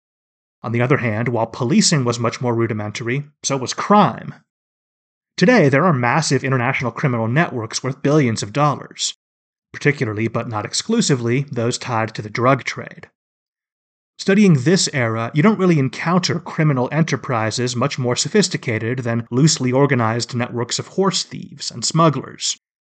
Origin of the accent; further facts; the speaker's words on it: Seattle, Washington, United States; the Paris murder rate was actually about 4 times lower than my hometown, Seattle, which is generally considered on the safe side for an American city.